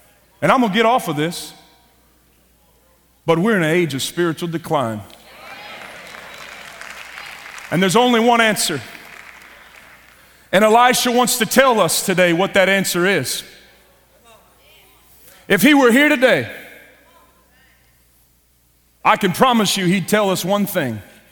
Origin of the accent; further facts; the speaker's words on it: Louisiana, United States; I'm from Louisiana, so number five